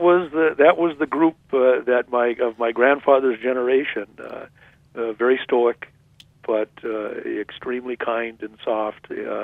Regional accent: Knife River, Minnesota, United States; growing up in Knife River and driving into two harbors at 4:30 in the morning or 5 o'clock in the morning to get on board the Nelson J

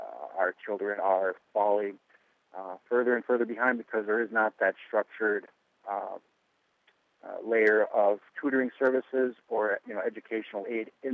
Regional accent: Robbinsdale, Minnesota, United States; I grew up in the Robbinsdale School District, grew up there through high school, and in my high school years, I moved back up north, bounced around between Bemidji High School and Red Lake High School

